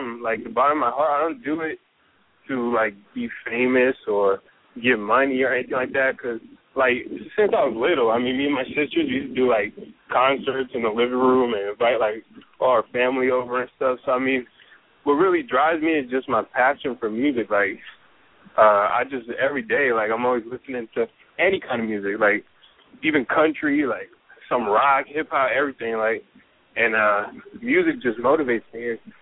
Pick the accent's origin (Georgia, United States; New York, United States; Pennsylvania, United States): New York, United States; Staten Island; now in Los Angeles, United States; I grew up in Staten Island, New York, and now I'm out in L.A.